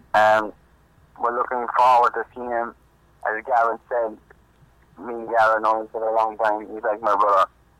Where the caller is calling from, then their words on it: Tralee, Munster, Ireland; I'm calling from Tralee, County Kerry.